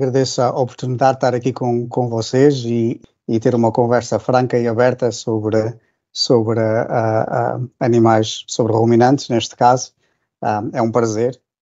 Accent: Azores, Portugal; a ilha onde eu nasci, São Jorge, tem 65 km de comprimento e o ponto mais largo é só 8 km. As indústrias principais, na altura que eu cresci nos Açores, eram a pecuária, portanto as vacas, e a pesca, portanto ali no Oceano Atlântico.

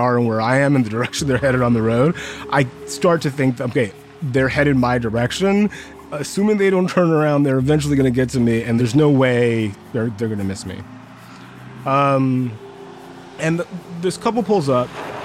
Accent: United States; This is wild. I'm an American.

